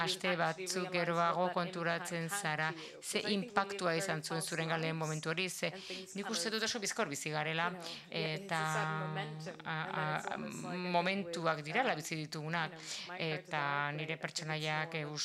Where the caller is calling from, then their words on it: Peru; ni Perutik nator